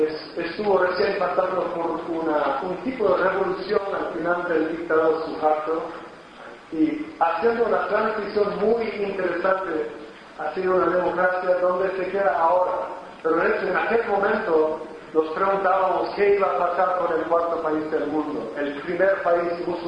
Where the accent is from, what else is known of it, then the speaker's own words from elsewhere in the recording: California, United States; Spanish is a second language; soy del sur de California